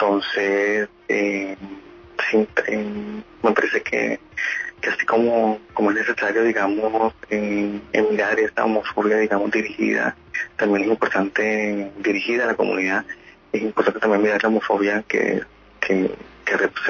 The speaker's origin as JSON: {"language": "Spanish", "town": "Barranquilla", "region": "Atlántico", "country": "Colombia", "tie": "born or raised there", "said": "está inspirada en mi ciudad natal, que es Barranquilla."}